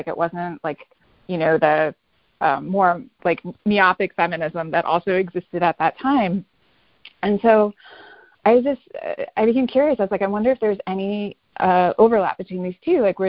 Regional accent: Connecticut, United States; Connecticut, which is also where I'm from. Like I grew up in Connecticut. I went to undergrad and graduate school in Connecticut.

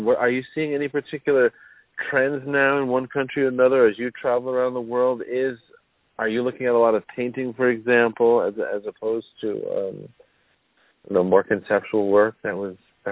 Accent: New York, United States; I mean, I'm a New Yorker, too, so I'm not going to argue with you

